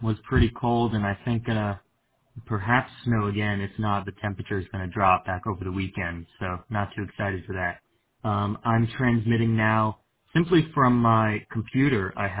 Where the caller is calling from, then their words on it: Pittsburgh, Pennsylvania, United States; I'm transmitting from Pittsburgh, Pennsylvania.